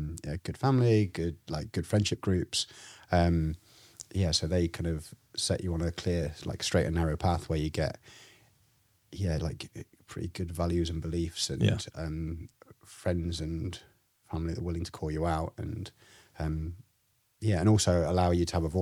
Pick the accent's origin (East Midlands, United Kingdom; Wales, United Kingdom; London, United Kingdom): East Midlands, United Kingdom; Leicester; You're like, well, now I'm from Leicester. I'm now a Leicester fan.